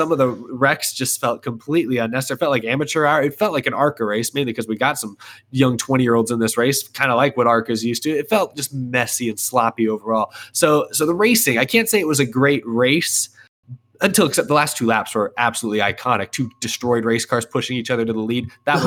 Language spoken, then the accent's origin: English; Texas, United States; this might be sacrilegious as someone who's born and raised in Texas